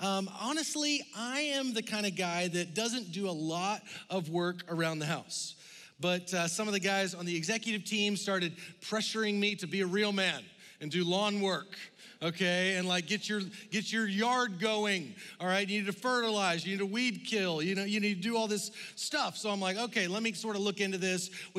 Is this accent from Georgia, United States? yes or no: yes; Georgia, United States; now in Texas, United States; my wife Macy and I, she's from Mississippi, I'm from Georgia.